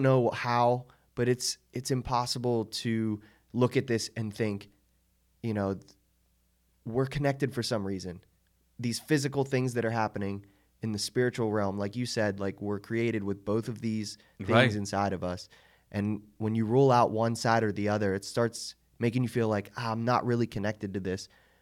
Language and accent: English; Pittsburgh, Pennsylvania, United States; that's my hometown of Pittsburgh